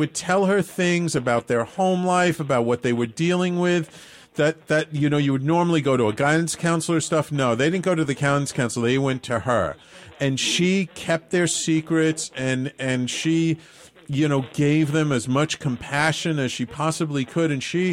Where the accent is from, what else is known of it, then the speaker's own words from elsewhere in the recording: Bronx, New York, United States; I mean, I grew up in the North Bronx, but you kind of know what was going on in the South Bronx.